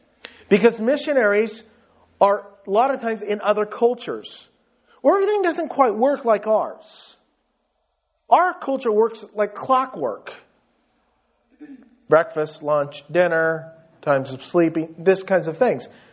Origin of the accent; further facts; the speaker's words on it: Yorba Linda, California, United States; I'm an American. That which I despise, I am. I'm a yuppie. Man, I rip on yuppies. I'm a yuppie. I'm a Yorba Linden yuppie.